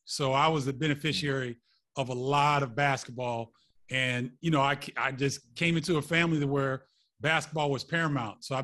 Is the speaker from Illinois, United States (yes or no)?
yes; Carbondale, Illinois, United States; and so we grew up in Carbondale, and it was really an ideal upbringing.